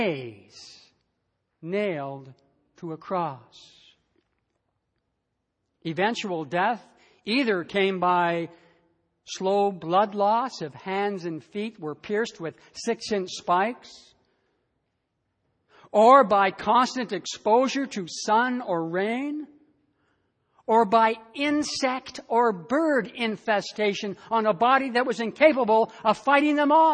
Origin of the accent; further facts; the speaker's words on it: United States; As many of you know, I was raised in the United States